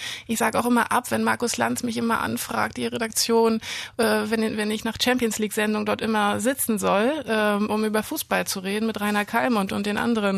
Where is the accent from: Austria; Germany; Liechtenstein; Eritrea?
Germany; Güstrow, Mecklenburg-Vorpommern; Ich komme aus Güstrow, all diese Güstrower, die ihr Leben in dieser Stadt verbracht haben.